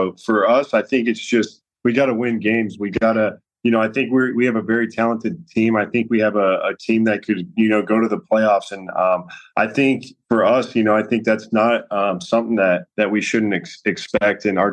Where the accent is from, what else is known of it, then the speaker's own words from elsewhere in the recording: Colorado, United States; I'm from Colorado, so I'll go back to Colorado and see my family